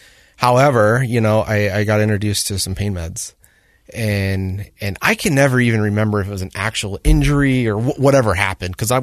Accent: Bountiful, Utah, United States; also born or lived in Woods Cross; Yeah, so I grew up actually just right over here, Bountiful, Utah. Actually, I was born in Woods Cross, but then grew up in Bountiful.

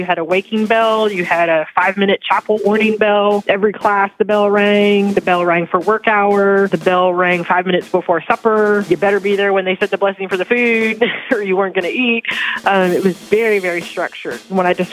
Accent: Alaska, United States; I'm from Alaska

